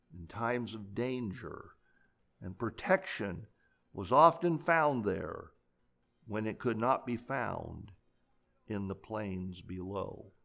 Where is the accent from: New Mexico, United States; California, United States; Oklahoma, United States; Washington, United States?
California, United States; I grew up in California, and the county that I grew up in was called, are you waiting for this? Butte County.